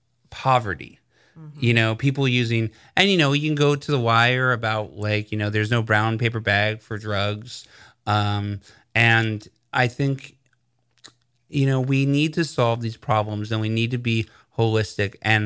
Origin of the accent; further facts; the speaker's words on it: United States; And as American, I'm very ashamed of that.